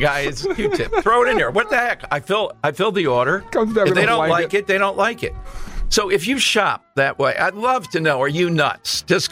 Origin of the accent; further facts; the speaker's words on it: Philadelphia, Pennsylvania, United States; I can't say it. I'm from South Philly. It'd be you guys.